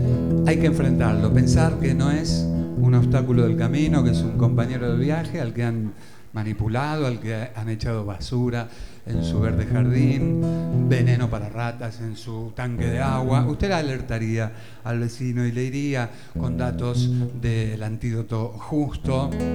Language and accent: Spanish; Ramos Mejía, Buenos Aires Province, Argentina; soy de Ramos Mejía, ¿verdad? De Matanza, Hollywood, de la ciudad de los boliches, de Crash, de Tempo, de Juan de los Palotes, de Pinar de Rocha, de Camelot, de Cupido.